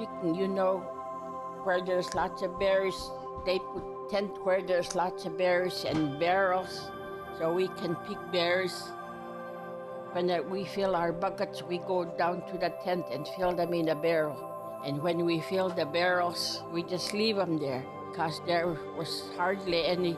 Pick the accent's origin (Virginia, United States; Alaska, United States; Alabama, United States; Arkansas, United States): Alaska, United States; Koyuk; born there; And I was born in Koyuk, September 14, 1932.